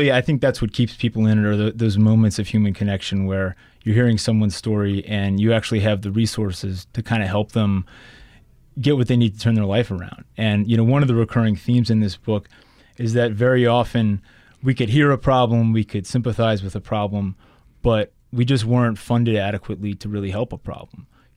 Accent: Metairie, Louisiana, United States; I grew up in Metairie. I had no experience in Central City or Holly Grove or any places like that.

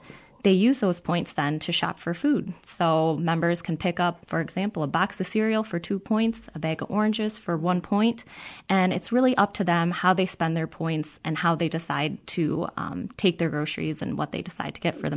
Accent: Holland, Michigan, United States; also born or lived in Grand Rapids; I grew up in Holland, Michigan, after living in Grand Rapids for a year before I joined the food club.

